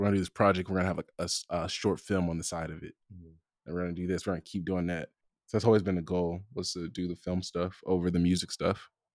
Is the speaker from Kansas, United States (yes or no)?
no; Compton, California, United States; Yeah, it's like, it's just like, okay, like I'm from Compton. No one around me is listening to this music. No one around me is even in a band.